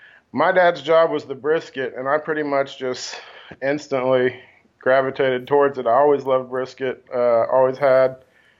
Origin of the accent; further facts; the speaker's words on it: Kansas City, Missouri, United States; I grew up here in Kansas City, right on the east side.